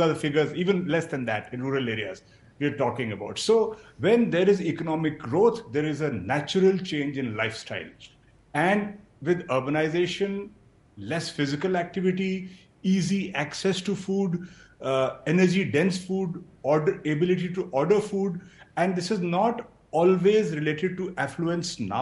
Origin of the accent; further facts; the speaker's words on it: Uttar Pradesh, India; English is a second language; In my home state of UP, it's 8.1%, but then pre-diabetes is so high.